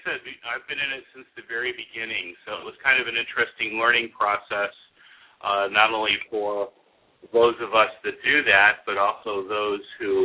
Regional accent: Detroit, Michigan, United States; born there; In the beginning, I was born in Detroit, Michigan

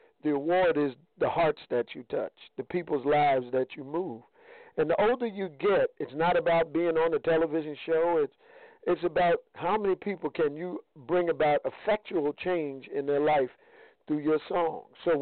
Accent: New York, United States; I grew up in the church. I grew up in Church of God in Christ in New York

